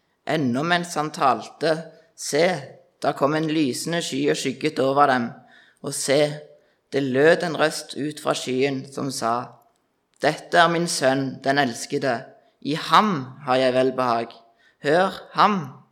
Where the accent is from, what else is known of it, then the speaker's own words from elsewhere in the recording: Voster, Rogaland, Norway; og jeg kommer fra Voster, som ble nevnt. Det er lite bygd utenfor Tau, inn ved prekestolen. Ja. Og jeg er 22 år